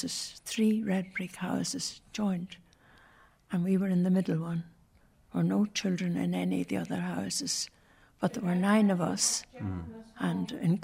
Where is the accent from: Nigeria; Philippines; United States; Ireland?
Ireland; Sandymount, Leinster; Sandymount.